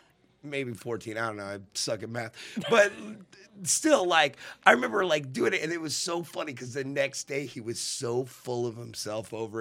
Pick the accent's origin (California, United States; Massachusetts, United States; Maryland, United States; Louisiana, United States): California, United States; Santa Monica; So I grew up in Santa Monica, what was I talking about?